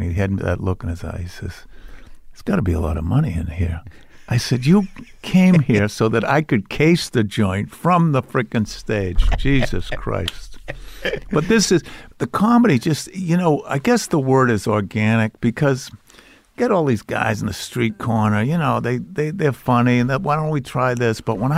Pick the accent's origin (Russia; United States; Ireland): Ireland; being Irish, we don't have any feelings. Everything's suppressed.